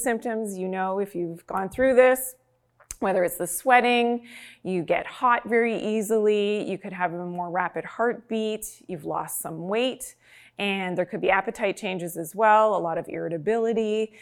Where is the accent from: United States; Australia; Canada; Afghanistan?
Canada; It's easier as a Canadian here in the Canadian cold winters to cover up the throat area.